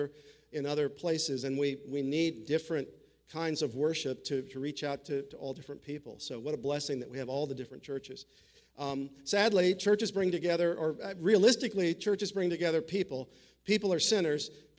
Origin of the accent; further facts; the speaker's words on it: Springfield, Missouri, United States; I grew up in Springfield, where Missouri, which is the headquarters of the Assembly of God